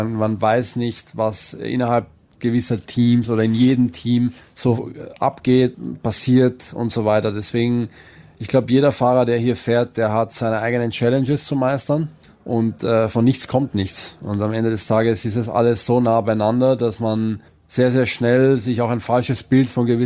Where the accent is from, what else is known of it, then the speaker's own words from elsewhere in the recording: Austria; als kleiner Junge gab es vor allem in Österreich, wo ich aufgewachsen bin